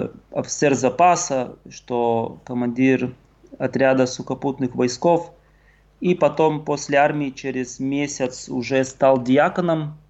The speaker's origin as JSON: {"language": "Russian", "town": "Kaunas", "region": "Kaunas County", "country": "Lithuania", "tie": "born or raised there", "lives_now": "Kazakhstan", "said": "Да, я родился в Литве, в Каунасе."}